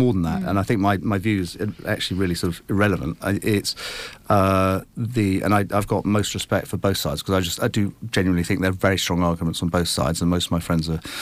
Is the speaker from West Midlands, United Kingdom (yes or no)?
no; Falmia, East of England, United Kingdom; and then I grew up in Falmia, which is in the south of the constituency, little farming village. I grew up in a little smallhold farm there.